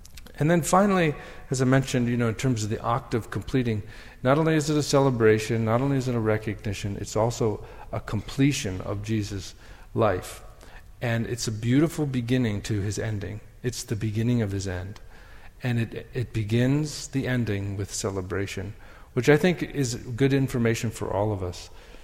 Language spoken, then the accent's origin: English; Wisconsin, United States; Now, I come from Wisconsin, so that, you know, maybe people have thawed out down here in Texas.